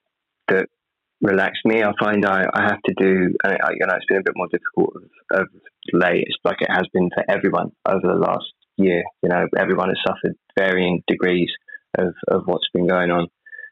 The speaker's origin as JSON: {"language": "English", "country": "United Kingdom", "said": "I'm British."}